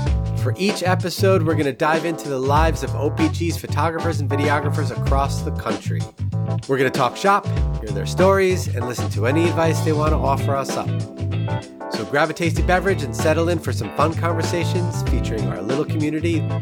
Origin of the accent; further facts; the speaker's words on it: New York, United States; Listen, as a New Yorker, I completely understand the Philly dynamic.